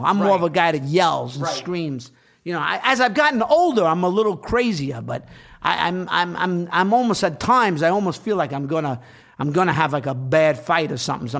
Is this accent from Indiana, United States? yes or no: no; Rosedale, New York, United States; I grew up at the end of Queens, right by, you talk about Goodfellas. That's where the whole movie took place, by Kennedy Airport.